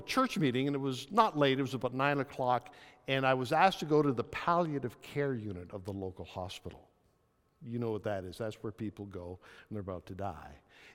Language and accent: English; Canada; I'm Canadian, English, French background